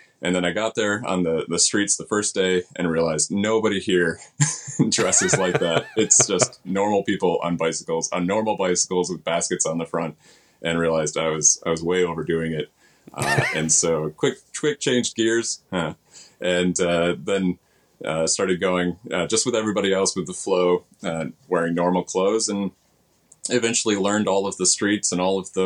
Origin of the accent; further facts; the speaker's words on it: Michigan, United States; now in Tokyo, Japan; I'm an American guy, originally from Michigan, and came out here about 20 years ago now